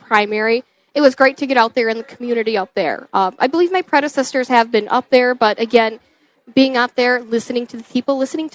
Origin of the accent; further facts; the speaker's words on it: Minnesota, United States; I'm working for you as a Minnesotan.